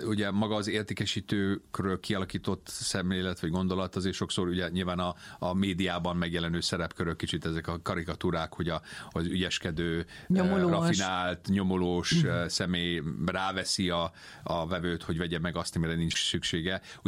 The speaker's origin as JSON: {"language": "Hungarian", "country": "United States", "tie": "born or raised there", "said": "Igen, hát ugye én az Egyesült Államokban születtem, ott nőttem fel, magyar szülők gyermeke vagyok"}